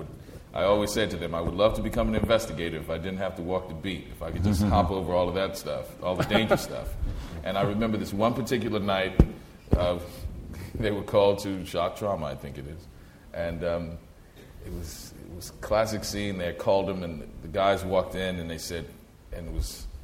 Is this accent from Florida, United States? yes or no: no; New Orleans, Louisiana, United States; I'm originally from New Orleans, and it reminded me of home.